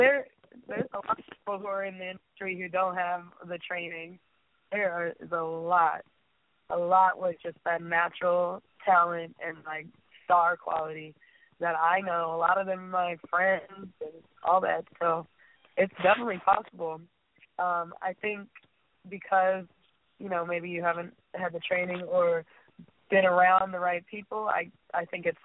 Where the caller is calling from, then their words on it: Orlando, Florida, United States; I'm calling from Orlando, Florida.